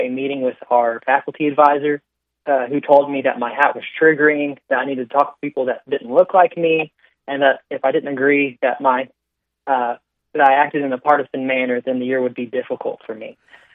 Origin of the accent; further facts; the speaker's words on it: Oklahoma, United States; I'm from the Cherokee Nation. I'm a Cherokee Nation citizen, so I think I've spent plenty of time talking with people that don't exactly have the same skin tone as me.